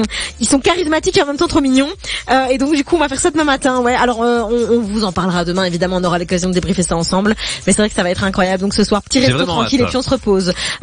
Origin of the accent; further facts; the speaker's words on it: Belgium; moi j'ai l'habitude vraiment de dormir beaucoup moins que ça chez moi en Belgique.